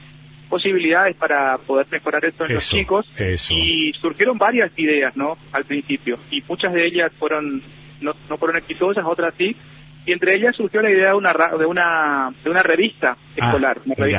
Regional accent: San Pedro, Misiones, Argentina; Sí, yo vivo acá en San Pedro, nací en San Pedro, soy sanpedrino.

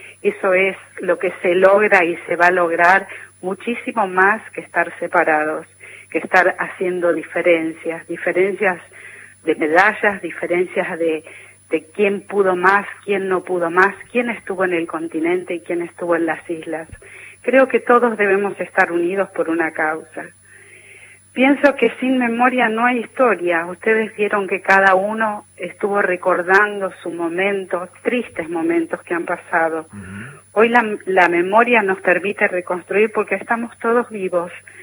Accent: Córdoba, Argentina; born there; now in Buenos Aires, Argentina; Soy cordobesa de nacimiento, igual que Sonia

